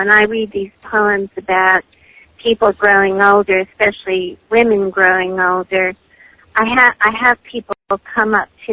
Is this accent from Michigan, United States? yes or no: no; New York, United States; I always make a point of saying that I come from the Catskills